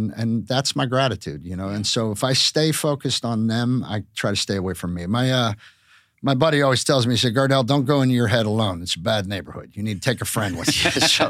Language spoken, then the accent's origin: English; Pittsburgh, Pennsylvania, United States; growing up in Pittsburgh, you know, they think a salad is a topping for a hamburger.